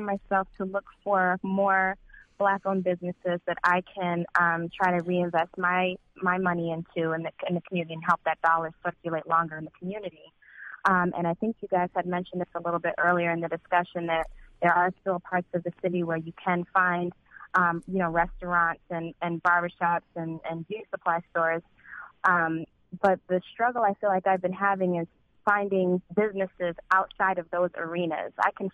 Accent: Boston, Massachusetts, United States; Originally from Boston.

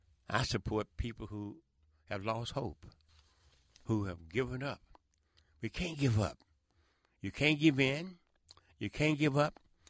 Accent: Memphis, Tennessee, United States; When I was growing up in Memphis, there were about 5 or 6 things that black folks could do.

